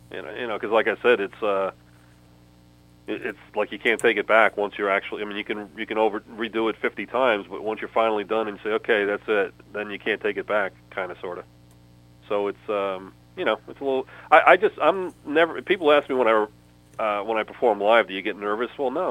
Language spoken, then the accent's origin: English; Queens, New York, United States; I grew up near Rockaway Beach in Queens, New York City